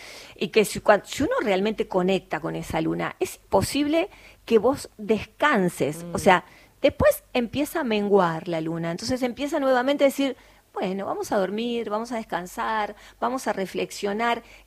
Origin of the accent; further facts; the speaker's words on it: Uruguay; now in Argentina; Yo soy uruguaya, amo mi país